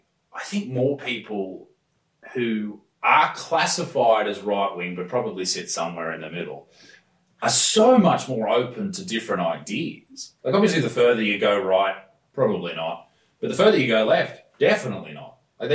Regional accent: Newcastle upon Tyne, North East England, United Kingdom; mate, I'm from Newcastle.

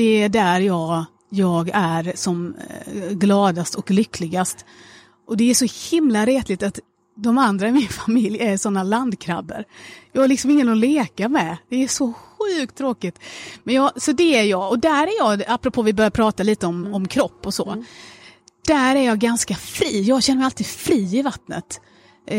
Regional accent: Sweden; Det vill säga att jag är svensk idag.

